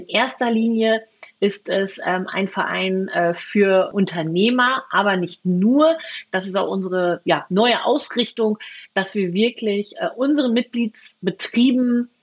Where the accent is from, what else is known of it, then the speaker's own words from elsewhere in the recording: Lower Saxony, Germany; wie man bei uns im Emsland so schön sagt